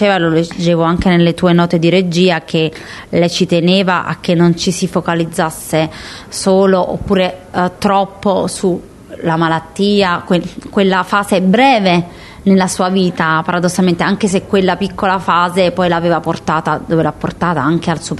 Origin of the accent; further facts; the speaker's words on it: Naples, Campania, Italy; lei è casertana e io napoletana, quindi siamo campane.